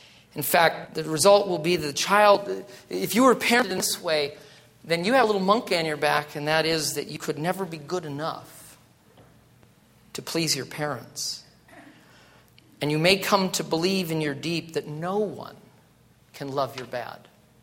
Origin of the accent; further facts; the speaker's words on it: North Dakota, United States; I was raised in North Dakota in a Norwegian farming community area. I was raised by a pair of, moderately healthy, neurotic Norwegian farmers.